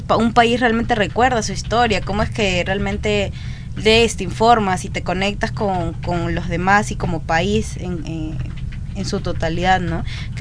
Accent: Peru; y sí, soy peruano porque

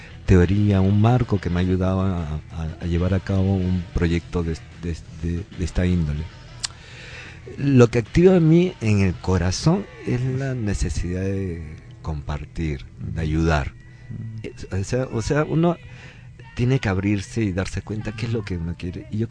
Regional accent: Peru; los hace particulares a nosotros como peruanos

